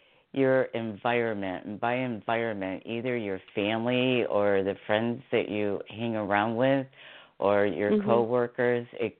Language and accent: English; Canton, Ohio, United States; Canton, Ohio.